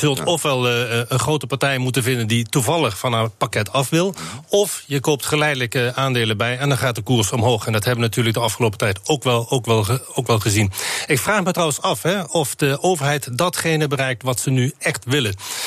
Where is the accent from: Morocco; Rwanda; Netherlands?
Netherlands; Dat is iets waar wij als Nederlanders een stuk minder goed in zijn.